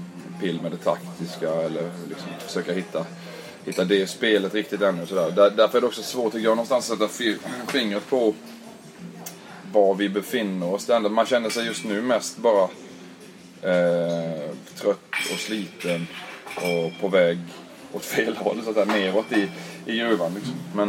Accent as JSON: {"language": "Swedish", "town": "Karlskrona", "region": "Blekinge", "country": "Sweden", "tie": "born or raised there", "lives_now": "Germany", "said": "Kommer från Karlskrona, där jag är född och uppvuxen."}